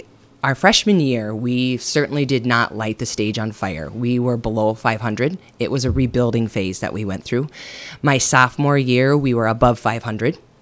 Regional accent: Manson, Iowa, United States; I grew up in Manson, Iowa, on a farm just about 5 miles out of town, and I attended Manson Northwest Webster High School.

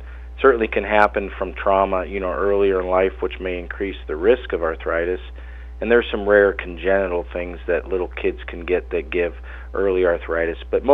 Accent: Pennsylvania, United States; moved away as an adult; also born or lived in California / Montana; Yeah, I grew up in Pennsylvania and actually went to medical school at Penn State University. And then moved to Southern California

